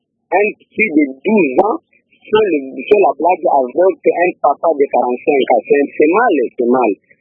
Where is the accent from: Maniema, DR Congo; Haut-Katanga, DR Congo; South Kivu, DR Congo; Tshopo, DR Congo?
Maniema, DR Congo; Kindu; ce n'est pas le cas ici chez nous à Kindu